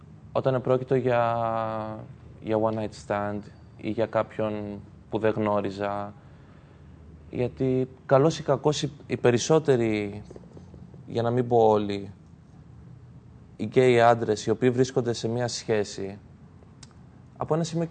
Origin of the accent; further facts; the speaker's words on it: Dea, Central Greece, Greece; moved away; Η καταγωγή μου είναι από Φωκίδα, Δέα Φωκίδος.